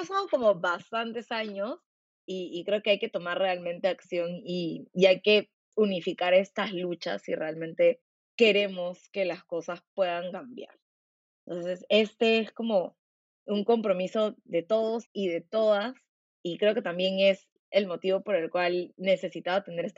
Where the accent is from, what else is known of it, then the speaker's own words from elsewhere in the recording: Peru; en el que deberíamos celebrar quiénes somos como peruanos